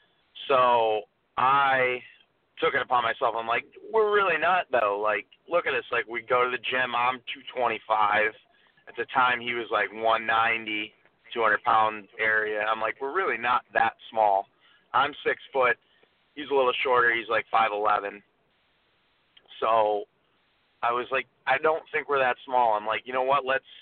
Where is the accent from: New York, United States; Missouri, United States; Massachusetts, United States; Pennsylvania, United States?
Pennsylvania, United States; Scranton; And I'm from Scranton.